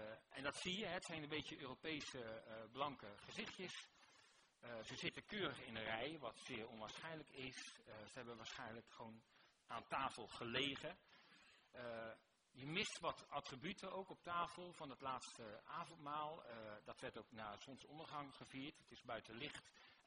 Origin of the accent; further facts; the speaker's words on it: Rotterdam, South Holland, Netherlands; Ik denk, we zijn lekker, hè, als Rotterdammers onder elkaar, lekker normaal.